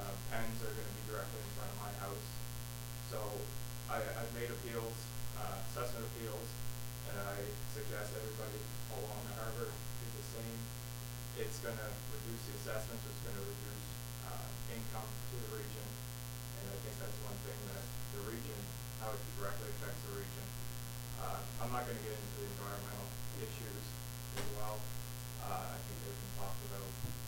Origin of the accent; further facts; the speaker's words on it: Beach Meadows, Nova Scotia, Canada; I grew up in Beach Meadows my whole life. Was born at 712 Brooklyn Shore Road.